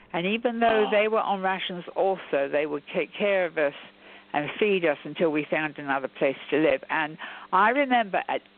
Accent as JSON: {"language": "English", "region": "London", "country": "United Kingdom", "tie": "born or raised there", "moved": "as an adult", "said": "I'm half English, half Irish, but I was brought up in London, so I'm a Londoner. And then I came over here in 1968, but London's my home."}